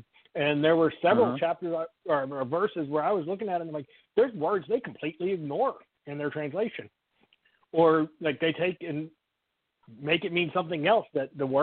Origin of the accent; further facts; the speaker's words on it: the South, United States; I know growing up in the South, like I said, I didn't grow up in a very religious family, but I grew up around a lot of Southern Baptists